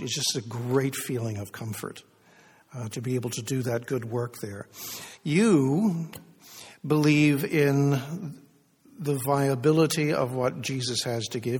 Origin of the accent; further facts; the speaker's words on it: United States; now in Canada; Well, I grew up in the States. I'm not sure what we have here in Canada.